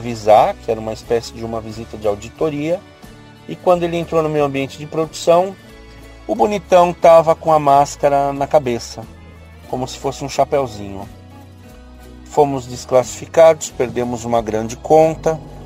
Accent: São Paulo, Brazil; eu sou de São Paulo.

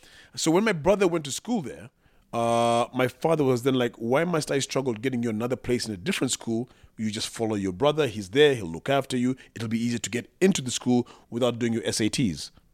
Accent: Uganda; also born or lived in Lesotho; Here I was from Uganda going to this place to go to university.

